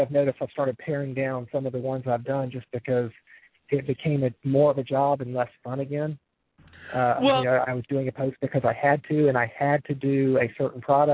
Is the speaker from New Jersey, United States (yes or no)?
no; Florida, United States; I grew up in Florida but spent summers in North Carolina on my grandmother's farm in eastern North Carolina.